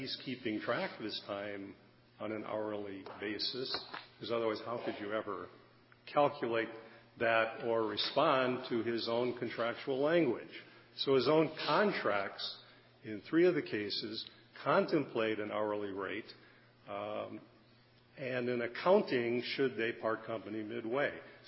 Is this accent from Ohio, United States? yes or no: no; Rice Lake, Wisconsin, United States; I'm from Rice Lake.